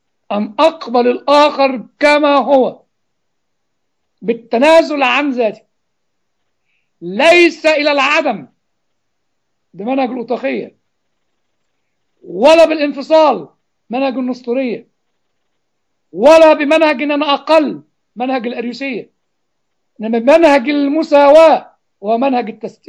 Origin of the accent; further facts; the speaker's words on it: Egypt; أنا شتمت الشعب المصري يا إخوة بشتم نفسي، أنا مصري مقدرش اتنازل عن جلدي ولحمي وعظمي.